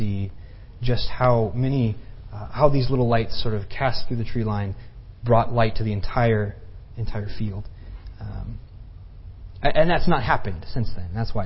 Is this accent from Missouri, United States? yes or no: no; Indiana, United States; now in Texas, United States; And I'm from Indiana originally. Some people know that, some people don't. Not a native Texan